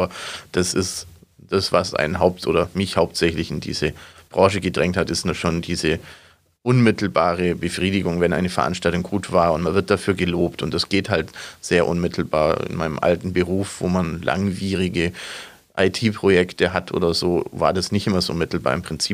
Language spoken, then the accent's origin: German; Augsburg, Bavaria, Germany; bin jetzt kein gebürtiger Augsburger, bin erst seit meinem 12. Lebensjahr hier.